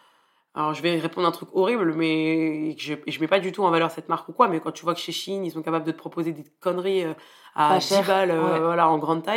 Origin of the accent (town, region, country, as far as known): Paris, Île-de-France, France; born or raised there